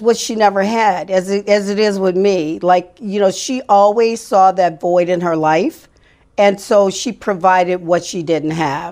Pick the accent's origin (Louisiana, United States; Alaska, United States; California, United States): Louisiana, United States; New Orleans; born there; I was born in New Orleans, Louisiana.